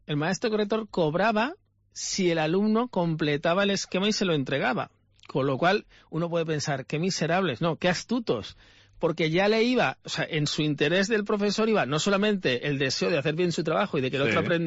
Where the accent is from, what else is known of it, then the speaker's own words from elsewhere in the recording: Valencia, Valencian Community, Spain; como yo soy peninsular, soy originario de Valencia, puedo hablar sin ningún pudor